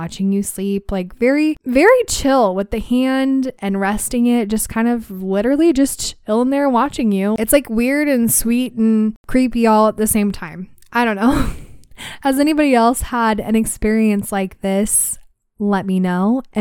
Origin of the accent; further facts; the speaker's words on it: Appalachia, United States; We're from Appalachia, so ghosts and things like that are well accepted as real.